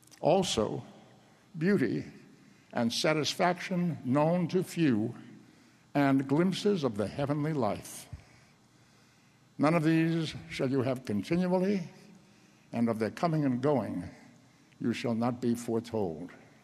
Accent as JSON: {"language": "English", "town": "Boston", "region": "Massachusetts", "country": "United States", "tie": "born there", "said": "My folks came to the United States as immigrants, aliens, and they became citizens. I was born in Boston, a citizen."}